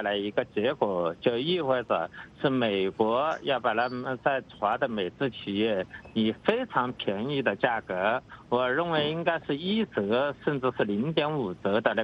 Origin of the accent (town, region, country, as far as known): China